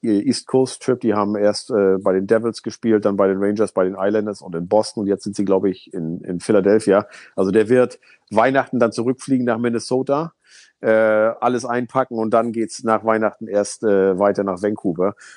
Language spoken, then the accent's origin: German; Northern Germany, Germany; Also mir als Norddeutschem ist es bekannt.